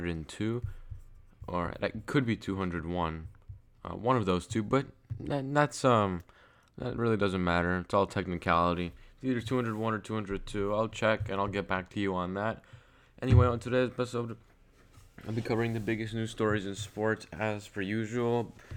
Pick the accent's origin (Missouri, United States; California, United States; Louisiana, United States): California, United States; Los Angeles; Kentavious Caldwell-Pope from the Los Angeles Lakers, my hometown team